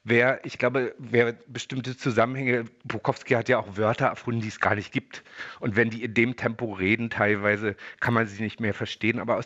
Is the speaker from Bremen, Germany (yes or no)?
no; Falkensee, Brandenburg, Germany; also born or lived in Hennigsdorf / Berlin; Ich bin Brandenburger. Ich bin in Hennigsdorf geboren, Falkensee zur Schule gegangen und dann nach Berlin gezogen. Mhm. Also mich hat es dann irgendwann später wieder nach Brandenburg zurückgezogen.